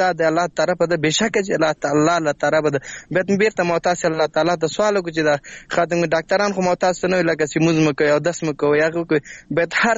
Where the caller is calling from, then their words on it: Laghman, Afghanistan; اړیکه مې له لغمان څخه نیولې ده.